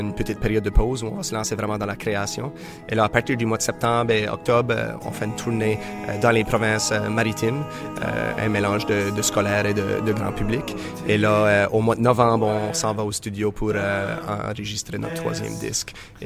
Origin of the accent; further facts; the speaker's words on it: Acadia, Canada; venir faire un tour chez nous en Acadie